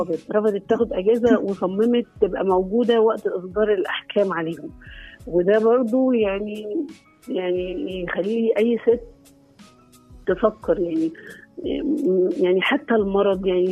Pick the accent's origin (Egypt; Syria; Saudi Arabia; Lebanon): Egypt; تخيلي لو إحنا حصل عندنا في مصر كده